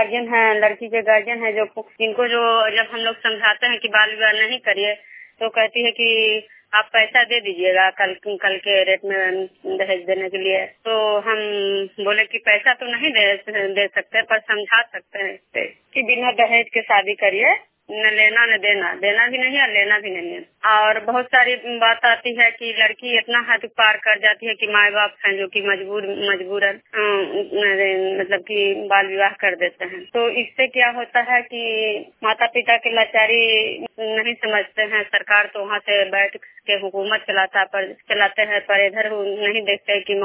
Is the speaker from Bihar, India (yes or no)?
yes; Vishnupur, Bihar, India; विष्णुपुर ग्राम खजरा पंचायत नालंदा जिला नवनता प्रखंड के निवासी हूँ।